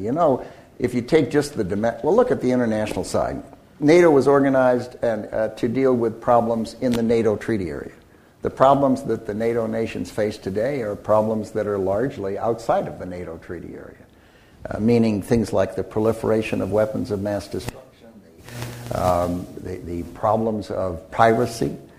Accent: Chicago, Illinois, United States; I grew up in Chicago, and the hostility against Franklin Roosevelt during that period.

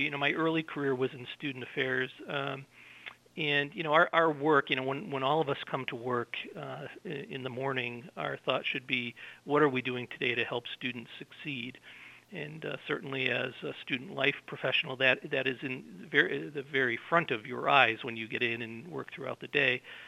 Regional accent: Lee, Massachusetts, United States; I grew up in Lee. My father worked in Pittsfield, and so I know kind of that Lee-Pittsfield connection pretty well.

